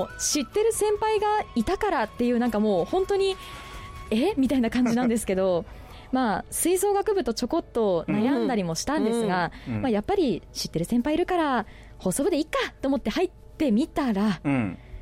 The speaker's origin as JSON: {"language": "Japanese", "town": "Isahaya", "region": "Nagasaki", "country": "Japan", "tie": "born or raised there", "said": "生まれも育ちも諫早、"}